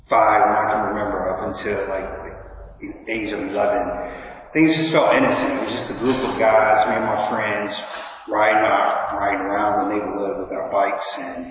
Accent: Chicago, Illinois, United States; now in London, United Kingdom; I'm not from Southeast London. I was born and raised in the city of Chicago. It's that little city right in the middle of America. And that's where I'm from originally.

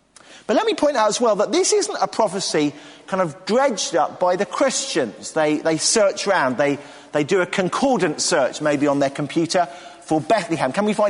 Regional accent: Bedford, East of England, United Kingdom; born there; but I arrived 2 weeks early at a dinner party, and so I was born in Bedford.

